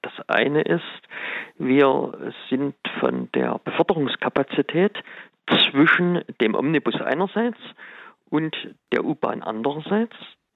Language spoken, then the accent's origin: German; Dresden, Saxony, Germany; ich darf an dieser Stelle auch meine Heimatstadt Dresden